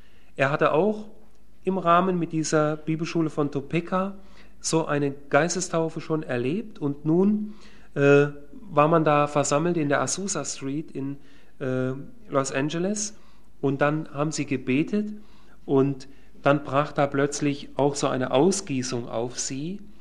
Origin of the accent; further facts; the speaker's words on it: Kassel, Hesse, Germany; nach Kassel, meine Heimat, mir ist das gut vertraut.